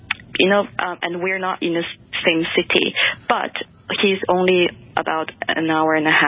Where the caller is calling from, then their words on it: China; English is a second language; Hello, Dr. Joy. … from China. It is 2 a.m. here